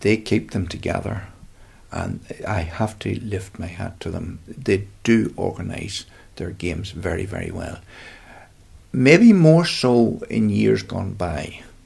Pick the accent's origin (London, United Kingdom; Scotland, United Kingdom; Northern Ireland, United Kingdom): Northern Ireland, United Kingdom; born there; I have a British citizenship, and because I was born in Northern Ireland, I called myself British. But I suppose that all comes from the plantation of Ulster, which my previous ancestors would have came over at the plantation of Ulster.